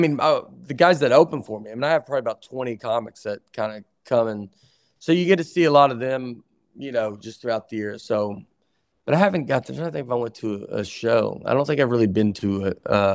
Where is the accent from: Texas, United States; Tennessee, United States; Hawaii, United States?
Tennessee, United States; You're just like, I'm from Tennessee. No one should be here.